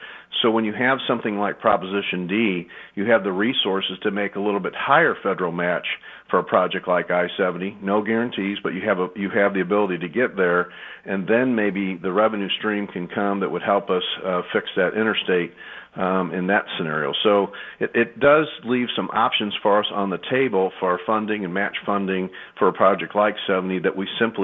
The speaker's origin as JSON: {"language": "English", "town": "St. Louis", "region": "Missouri", "country": "United States", "tie": "born or raised there", "said": "believe me, I grew up in North City, St. Louis."}